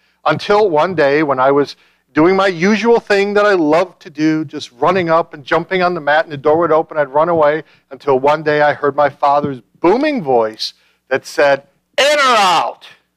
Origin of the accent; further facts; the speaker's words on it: Chicago, Illinois, United States; Okay, I grew up in Chicago to know that.